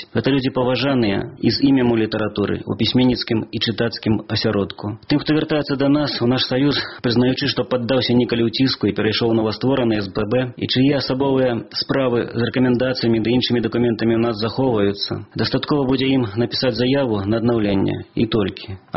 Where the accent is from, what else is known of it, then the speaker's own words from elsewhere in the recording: Gomel Region, Belarus; Я сам з Гомельщини довгий час там працював і ведаю ситуацію у творчому сяродку